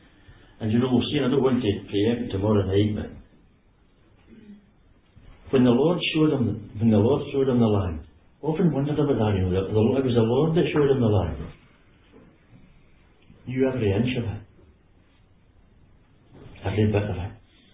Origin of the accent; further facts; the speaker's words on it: Kilbirnie, Scotland, United Kingdom; I remember there was an old man in the town where I was brought up in Kilburnie